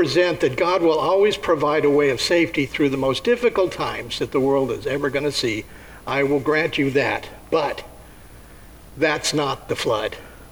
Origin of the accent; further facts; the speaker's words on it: Los Angeles, California, United States; I grew up in Los Angeles, and I remember in public school there we would have air raid drills.